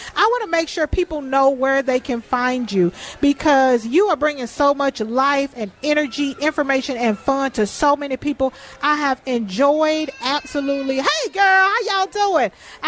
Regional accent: Texas, United States; I'm from Texas, and I tell you, the Midwest knows how to fair.

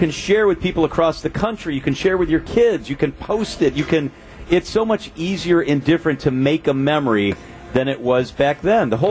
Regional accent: Chicago, Illinois, United States; I grew up in the Chicago area and went to all those Bulls rallies in the mid to late 90s.

